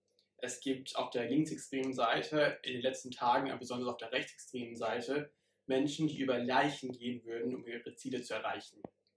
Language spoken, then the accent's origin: German; Ahrensburg, Schleswig-Holstein, Germany; ich komme aus Ahrensburg